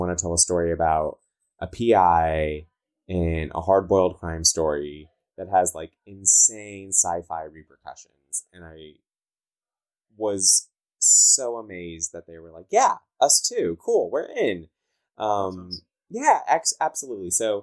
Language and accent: English; California, United States; accent: Valley girl; I'm so sorry. I talk like a Valley girl. I'm from Southern California. So like, I sound like an idiot